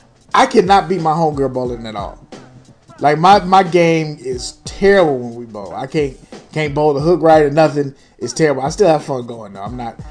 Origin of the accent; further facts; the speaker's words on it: St. Louis, Missouri, United States; But like for me, I'm from St. Louis.